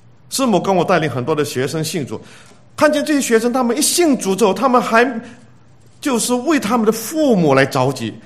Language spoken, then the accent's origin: Chinese; Malaysia; 我是从马来西亚来的，从持马来西亚的护照跟台湾的护照